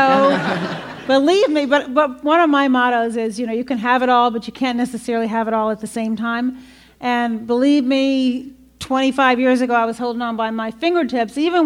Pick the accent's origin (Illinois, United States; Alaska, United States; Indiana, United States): Illinois, United States; Chicago; And I know I'm from Chicago.